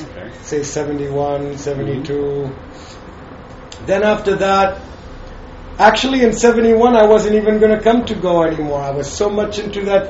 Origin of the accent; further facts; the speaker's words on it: San Francisco, California, United States; I grew up in San Francisco, and I was part of the music scene in the 60s